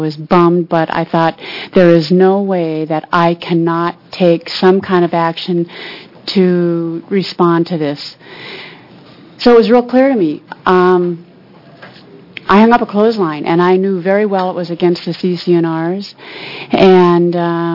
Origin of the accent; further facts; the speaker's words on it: Bend, Oregon, United States; I am from Bend, Oregon, and I am absolutely thrilled to be here to be discussing this bill.